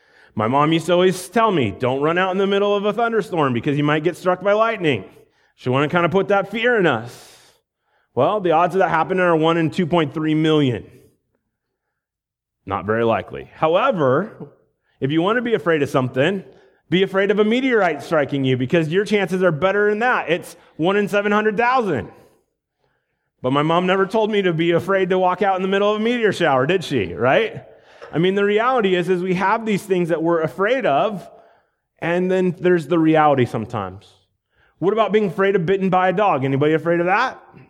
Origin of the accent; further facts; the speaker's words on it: Iowa, United States; and I grew up in Iowa, and we went hiking in Montana